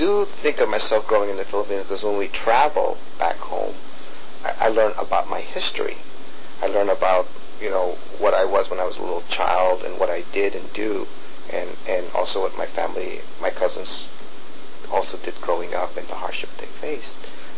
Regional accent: United States; I've been very fortunate that growing up in the United States, that I have a good, I had a wonderful youth.

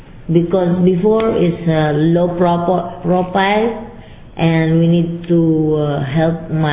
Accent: Philippines; I was raised and I was born in the Philippines on September 17, 1950.

